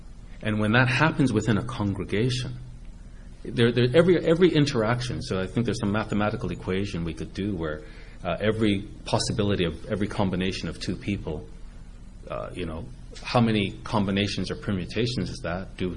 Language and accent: English; Toronto, Ontario, Canada; now in Ottawa, Canada; And I was from Toronto. But I didn't start attending until I came to Ottawa.